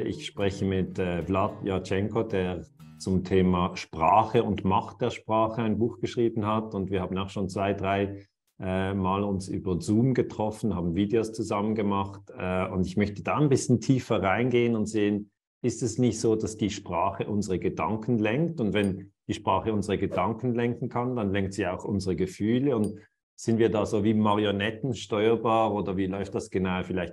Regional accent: Switzerland; born there; ich bin in der Schweiz geboren und bin hier in der Nähe von Basel.

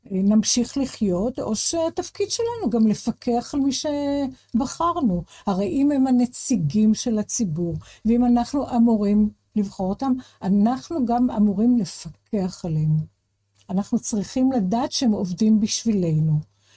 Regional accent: Jerusalem, Jerusalem District, Israel; born there; now in Tel Aviv, Israel; נולדתי בירושלים, אני גר בתל אביב כבר הרבה שנים.

